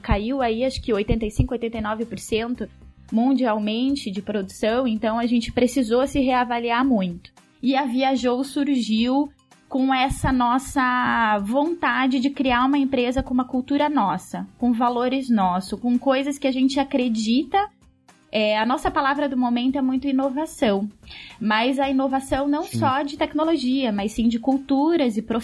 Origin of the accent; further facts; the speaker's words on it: Curitiba, Paraná, Brazil; Eu, como curitibana, realmente vejo que...